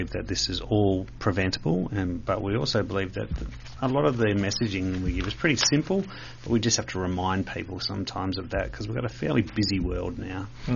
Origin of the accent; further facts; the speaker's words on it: Bassendean, Western Australia, Australia; also born or lived in New South Wales; I was born in New South Wales, but was only there for a short period of time, so I'm really West Australian.